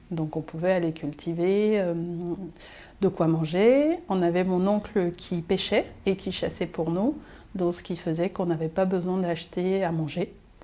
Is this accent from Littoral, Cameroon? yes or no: yes; Douala, Littoral, Cameroon; Je suis née au Cameroun, à Douala. Et donc Douala, c'est la capitale économique du Cameroun. Et moi, j'ai vécu avec ma maman, mes frères et mes sœurs.